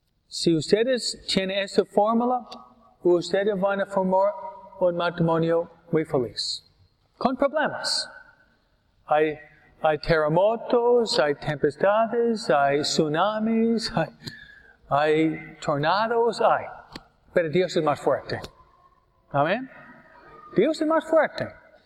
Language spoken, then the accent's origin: Spanish; New York, United States; que fue un obispo de donde vengo yo, Nueva York, ¿no?